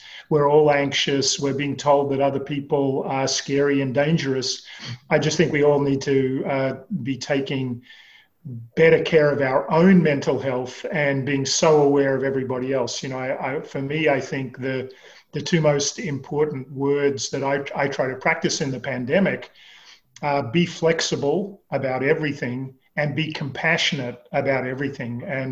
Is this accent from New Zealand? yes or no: no; Canberra, Australian Capital Territory, Australia; I grew up in Canberra, I went to the local university in Canberra